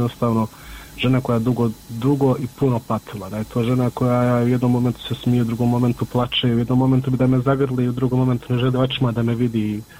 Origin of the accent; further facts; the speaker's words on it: Miljevina, Republika Srpska, Bosnia & Herzegovina; mi smo svi gore iz Miljevine